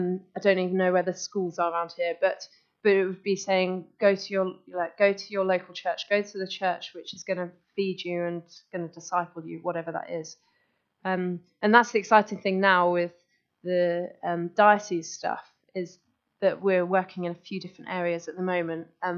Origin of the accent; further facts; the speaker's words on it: Cromer, East of England, United Kingdom; And the way I'd like to get to work is that I'm from Cromer. So over here in Cromer, Cromer Church employs a sports minister.